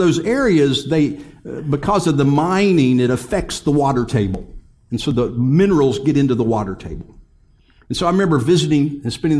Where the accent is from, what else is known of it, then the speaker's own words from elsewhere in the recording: Bristol, Virginia, United States; When I was young, I grew up in the Bristol, Virginia, Bristol, Tennessee area. It's the same city in two states.